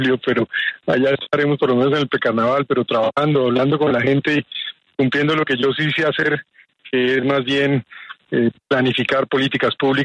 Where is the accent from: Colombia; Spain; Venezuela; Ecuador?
Colombia; yo soy un colombiano más